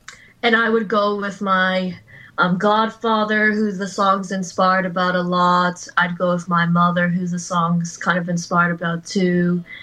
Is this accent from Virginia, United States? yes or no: yes; Virginia, United States; So I grew up in Virginia in the US, and there's heaps of like huge tall trees.